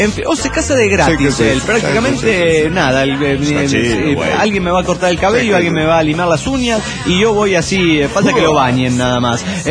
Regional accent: Morelia, Michoacán, Mexico; de Morelia, Michoacán.

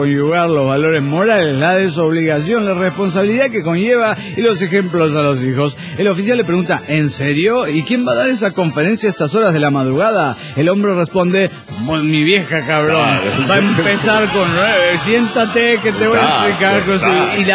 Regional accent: Mexico City, Mexico; Soy la carismática del DF mexicano.

